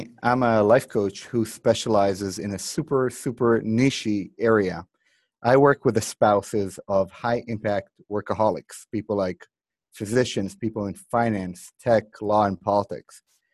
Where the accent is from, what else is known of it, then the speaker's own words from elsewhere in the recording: Tel Aviv, Tel Aviv District, Israel; also born or lived in New York; now in Florida, United States; Originally from Tel Aviv, Israel. Spent the last 20-some years in the U.S., spent the last decade in New York, and now I'm in Florida.